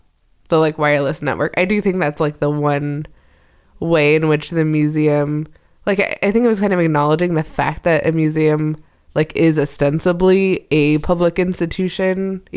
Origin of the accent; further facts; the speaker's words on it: San Jose, California, United States; Yeah, sure was. So grew up in the heart of that culture.